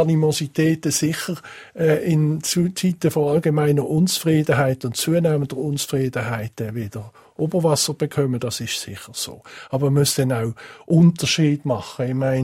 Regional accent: Switzerland; wo uns als Schweizer Föderalisten immer wieder neu muss schockieren

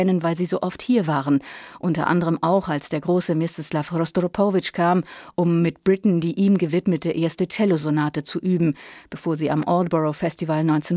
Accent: Germany; Ich bin als Nichtdeutsche in Deutschland geboren und aufgewachsen.

